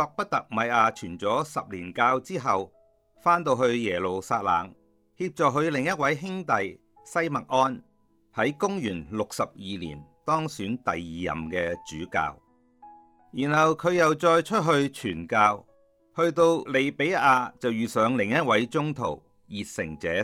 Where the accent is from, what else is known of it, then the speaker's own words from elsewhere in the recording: North Point, Hong Kong Island, Hong Kong; 我出世的时候是一个公教的家庭，当时我家住在北角